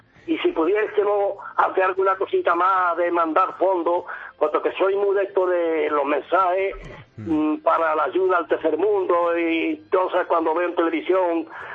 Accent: Seville, Andalusia, Spain; Yo, de Sevilla.

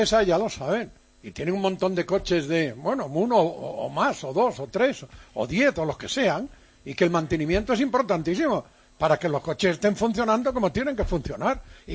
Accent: Padrón, Galicia, Spain; Los únicos buenos aquí, aquellos que están ahí, que son de padrón. De mi pueblo.

